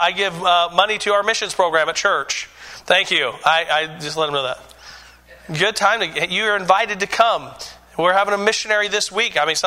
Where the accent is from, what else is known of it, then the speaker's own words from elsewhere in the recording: United States; It's my choice. I'm an American, amen?